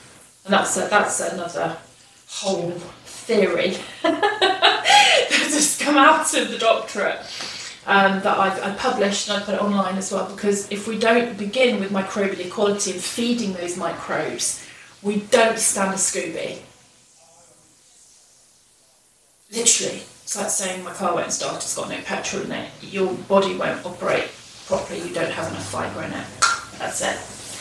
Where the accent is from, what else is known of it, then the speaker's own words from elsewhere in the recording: Nouvelle-Aquitaine, France; When you're in a food system like where I grew up in the Dordogne, the farmer's children are at school with his children, with the children from each farm.